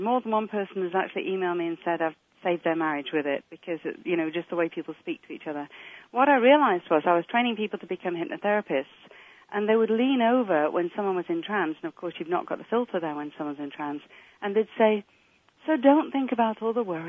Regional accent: England, United Kingdom; accent: English; now in Canada; when I was brought up in England, you can hear I'm English

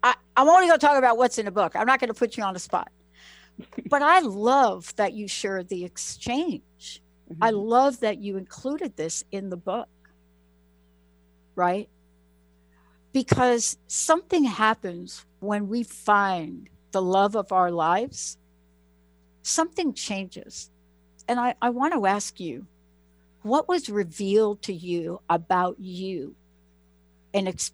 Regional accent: New York, United States; but I'm from New York, so I come across a little bit not.

